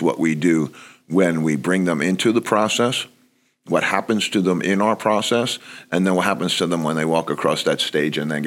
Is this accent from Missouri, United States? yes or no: no; Bronx, New York, United States; I grew up in the Bronx and I started playing basketball at a really young age.